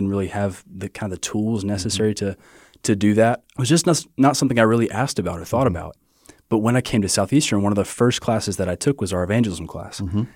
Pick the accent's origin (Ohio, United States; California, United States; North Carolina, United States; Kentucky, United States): North Carolina, United States; Lexington; So, I'm from Lexington, North Carolina, originally.